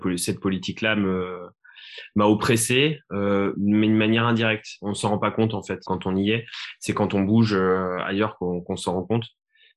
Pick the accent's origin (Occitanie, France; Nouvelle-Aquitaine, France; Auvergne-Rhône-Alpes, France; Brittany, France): Auvergne-Rhône-Alpes, France; Thonon-les-Bains; Alors moi je viens de Haute-Savoie, donc je suis né à Thonon-les-Bains, au bord du lac Léman, et entre lac et montagne.